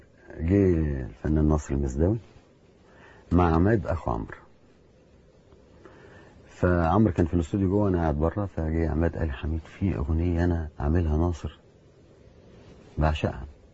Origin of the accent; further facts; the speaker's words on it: Libya; ده رتم زفه عندنا في ليبيا